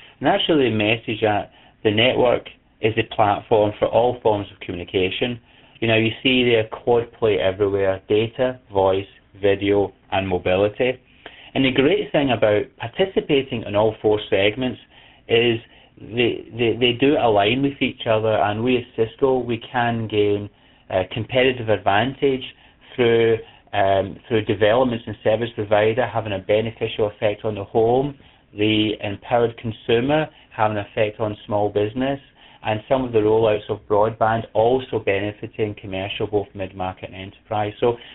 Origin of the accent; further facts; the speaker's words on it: Scotland, United Kingdom; accent: Scottish; The other small point is apologies about my accent. You can hear I'm Scottish.